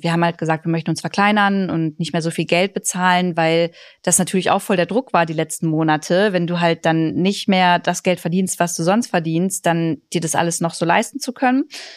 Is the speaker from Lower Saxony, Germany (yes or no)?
yes; Braunschweig, Lower Saxony, Germany; now in Berlin, Germany; Genau, ich komme aus Braunschweig, also aus der Region, und deswegen ziehen wir dahin zurück